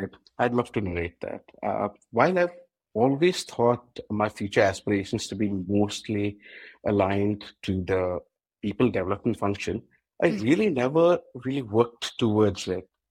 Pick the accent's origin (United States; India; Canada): India; Bhubaneswar, Odisha; now in Bangalore, India; I was born and brought up in Bhubaneswar. That's where I completed my education. For the past 14 and a half years or so, I've been based out of Bangalore, where I stay with my wife and son.